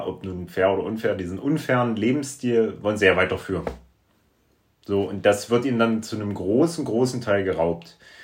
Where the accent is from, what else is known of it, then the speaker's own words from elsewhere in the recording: Halle, Saxony-Anhalt, Germany; Okay, wir kommen aus Halle.